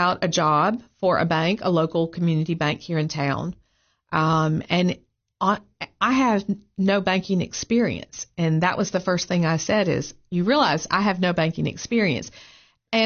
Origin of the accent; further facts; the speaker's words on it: Morristown, Tennessee, United States; I'm a little redneck girl from Morristown, Tennessee.